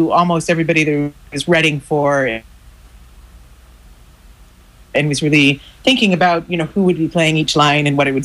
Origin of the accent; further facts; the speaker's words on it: Nova Scotia, Canada; I grew up in Nova Scotia. So … is sort of the orchestra I grew up hearing.